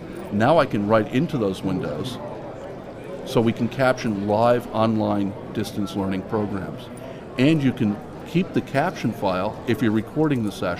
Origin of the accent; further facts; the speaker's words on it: Connecticut, United States; I'm from Connecticut, and the Connecticut Network is our state public affairs network